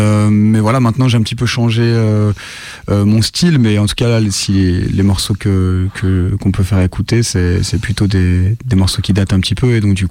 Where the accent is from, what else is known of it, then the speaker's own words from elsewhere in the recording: Lyon, Auvergne-Rhône-Alpes, France; je suis un rappeur, je suis de Lyon.